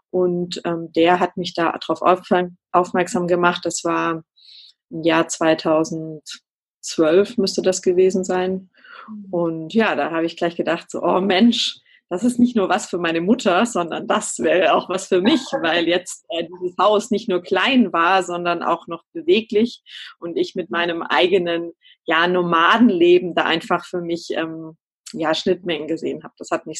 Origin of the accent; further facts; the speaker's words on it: Baden-Württemberg, Germany; ich komme aus der Nähe von Stuttgart, aus einem kleinen Dorf im schönen Remstal und lebe aber die letzten 20 Jahre relativ ortsungebunden an unterschiedlichen Ländern auch und Orten in Deutschland.